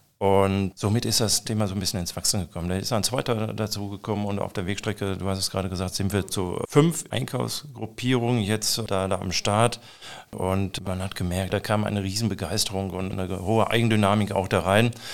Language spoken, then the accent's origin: German; North Rhine-Westphalia, Germany; born there; wenn ich als gebürtiger Sauerländer von Stolz spreche